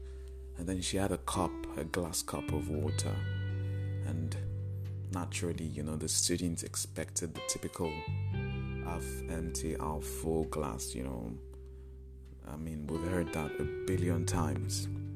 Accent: Nigeria; To be honest, it's good being a Nigerian.

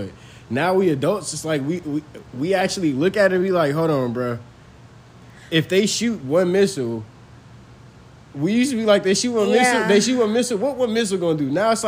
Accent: San Francisco, California, United States; also born or lived in Oakland / Berkeley; I'm from San Francisco. I was born in San Francisco General Hospital. I'm from a neighborhood called... West Point, Middle Point Road. It's right in a bigger area called Hunters Point. I grew up in Oakland a lot, but I done lived all over the place, all over the Bay Area

